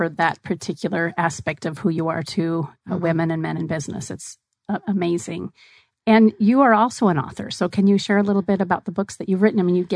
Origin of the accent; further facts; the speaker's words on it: Tempe, Arizona, United States; So I grew up in Tempe, but I do live in Chandler.